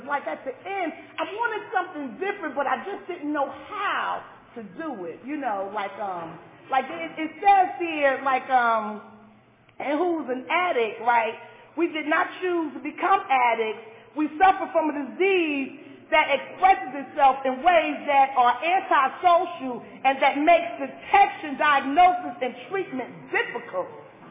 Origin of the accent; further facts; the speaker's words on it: Newark, New Jersey, United States; Now, I'm from Newark. I'm not from Altoona. I'm not from Philly. I'm from Newark, New Jersey, right, where the drugs is on every corner, right?